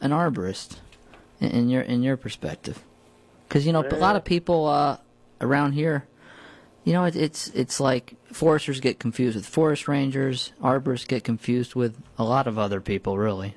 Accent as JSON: {"language": "English", "town": "New Paltz", "region": "New York", "country": "United States", "tie": "born or raised there", "said": "growing up in New Paltz, where rock climbing is kind of an industry"}